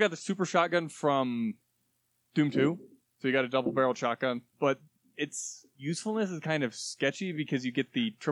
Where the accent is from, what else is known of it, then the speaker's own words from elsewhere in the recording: United States; I'm American, and I play Battletech.